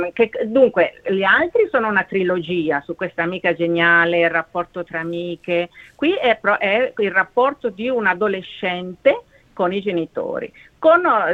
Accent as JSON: {"language": "Italian", "region": "Tuscany", "country": "Italy", "said": "Io sono toscana, non ho grande esperienza della realtà napoletana"}